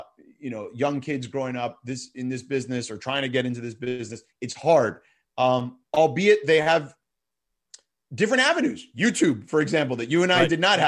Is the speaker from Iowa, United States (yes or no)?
no; Miami, Florida, United States; You know, I grew up in Miami.